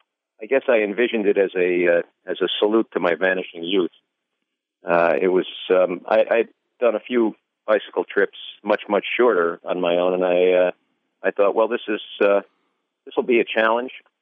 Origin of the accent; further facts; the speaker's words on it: New York, United States; I'm a New Yorker. I come from a very blue area of the country